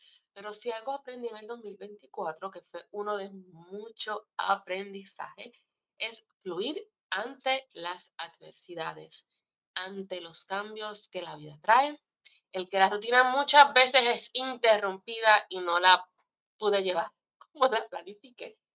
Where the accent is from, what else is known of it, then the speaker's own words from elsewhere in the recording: Puerto Rico; soy puertorriqueña y vivo en el archipiélago de Puerto Rico.